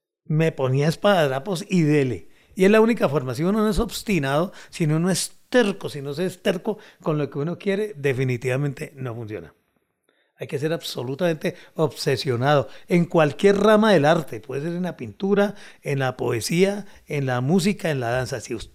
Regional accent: Bucaramanga, Santander, Colombia; born there; realmente nací en Santander, en Bucaramanga.

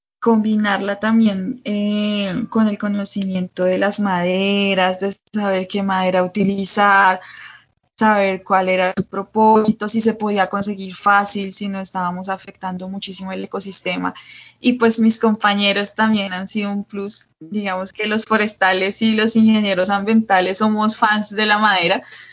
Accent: Yopal, Casanare, Colombia; also born or lived in Bogotá; Yo crecí en Yopal, Casanare. Luego fui a Bogotá, en donde estudié en la Universidad Distrital Ingeniería Forestal.

